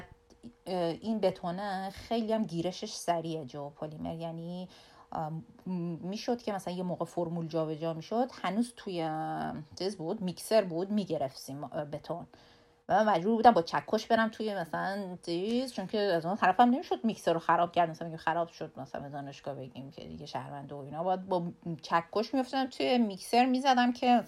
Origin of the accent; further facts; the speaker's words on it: Iran; moved away as an adult; از موقعی که از ایران اومدم با وام از بانک گرفتم که پول بلیط هواپیما رو بخرم تا بیام اینجا